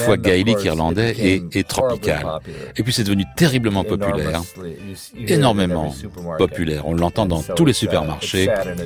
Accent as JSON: {"language": "French", "region": "Hawaii", "country": "United States", "tie": "born or raised there", "said": "c'était une chanson à la radio quand j'étais gamin à Hawaï dans les années 60"}